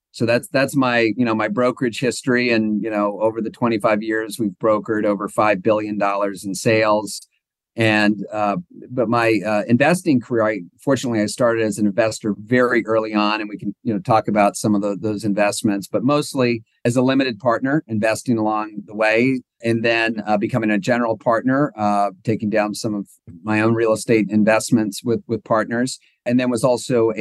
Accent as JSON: {"language": "English", "region": "Wisconsin", "country": "United States", "tie": "born or raised there", "lives_now": "New York, United States", "said": "not that I'm a born and bred New Yorker. In fact, I told you before I grew up in Wisconsin"}